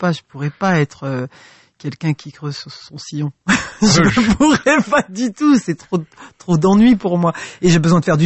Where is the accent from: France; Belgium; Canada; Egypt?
France; Roubaix, Hauts-de-France; Moi, je viens de Roubaix, donc c'est comme ça que je me présente souvent, africaine du nord de la France. Donc, je viens de Roubaix.